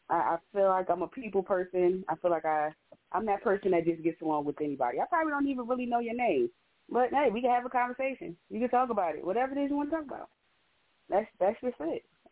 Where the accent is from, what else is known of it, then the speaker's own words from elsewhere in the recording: New Jersey, United States; moved away as an adult; now in North Carolina, United States; I'm from North New Jersey as well. I've been in North Carolina a little over 2 years now.